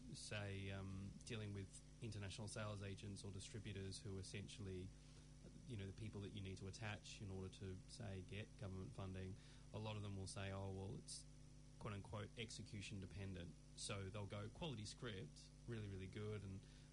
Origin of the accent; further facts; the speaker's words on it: Melbourne, Victoria, Australia; moved away; I grew up in Australia, but I've lived here for 10 years.